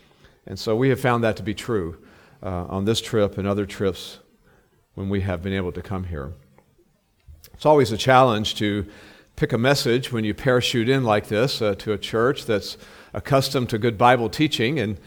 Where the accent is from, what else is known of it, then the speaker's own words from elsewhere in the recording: Texas, United States; also born or lived in California; Before that, we were 16 years in California, and before that, we grew up in Texas.